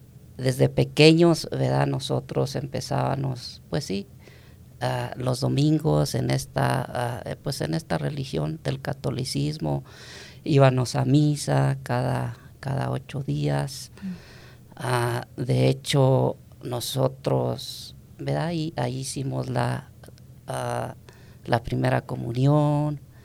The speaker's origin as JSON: {"language": "Spanish", "town": "La Magdalena", "region": "Chihuahua", "country": "Mexico", "tie": "born or raised there", "said": "yo soy del estado de Chihuahua, de un pueblo llamado La Magdalena, un pueblo pequeño, municipio de Valleza, Chihuahua. Está para el sur y para el oeste del estado de Chihuahua"}